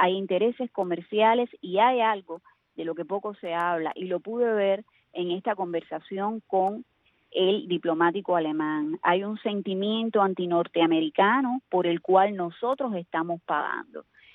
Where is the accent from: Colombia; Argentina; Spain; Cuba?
Cuba; Al final, nosotros somos solamente cubanos.